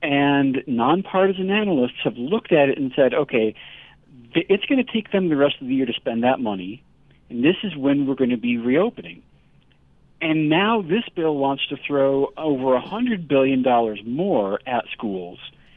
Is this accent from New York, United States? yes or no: yes; New York, United States; It's states like California. It's states like my home state of New York.